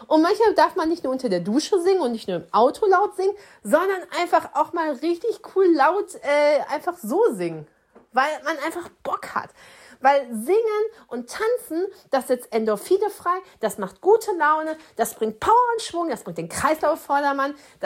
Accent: Schleswig-Holstein, Germany; Ich komme jetzt aus Dithmarschen. Ich weiß nicht, von wo ihr alles zuhört, diesen Podcast.

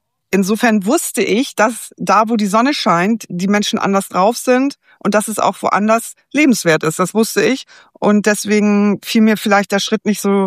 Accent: Hamburg, Germany; Also ich liebe meine alte Heimat. Also Hamburg ist wirklich eine wunderschöne Stadt

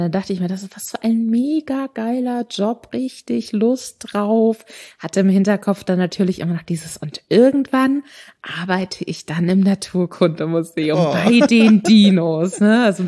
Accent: Berlin, Germany; also born or lived in Bavaria; Ich glaube, ich bin länger auch in Berlin aufgewachsen, bevor wir dann nach Bayern gezogen sind mit der Familie.

